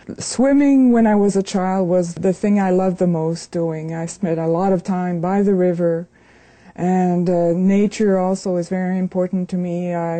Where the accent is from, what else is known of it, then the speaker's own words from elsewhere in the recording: Richelieu, Quebec, Canada; born there; I was born here in Richelieu. My parents came from Montreal when they got married.